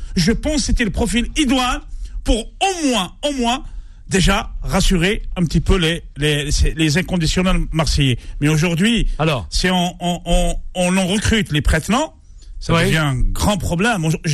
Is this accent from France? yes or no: no; Algeria; Oui, je suis algérien.